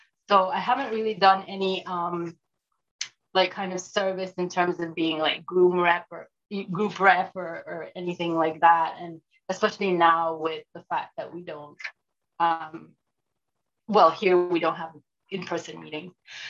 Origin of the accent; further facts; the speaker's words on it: Belize; I'm from Belize.